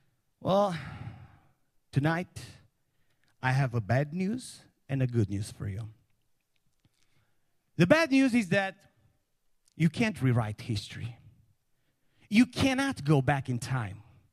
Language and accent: English; Romania; I grew up in Romania, and in 1991, I started going to school, first grade, and I had the same professors that were teaching in the communist system.